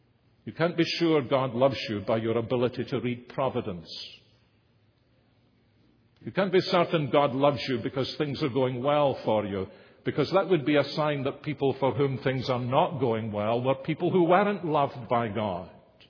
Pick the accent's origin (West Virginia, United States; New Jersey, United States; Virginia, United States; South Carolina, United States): South Carolina, United States; Columbia; I'm from Columbia, South Carolina.